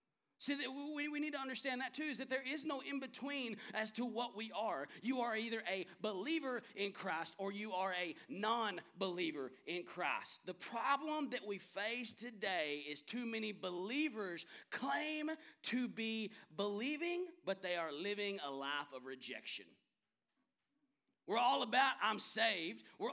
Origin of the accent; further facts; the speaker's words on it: Manson, Texas, United States; I'm going to tell you, I grew up in Manson, Texas with a good last name.